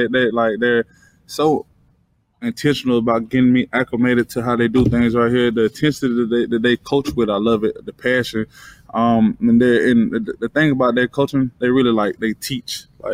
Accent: Tuscaloosa, Alabama, United States; You know, I'm from Alabama. Obviously Tuscaloosa is not really a huge city

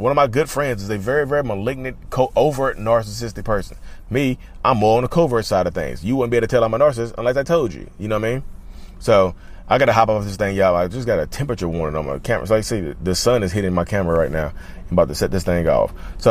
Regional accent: North Carolina, United States; in-person meetup coming in North Carolina, my home state.

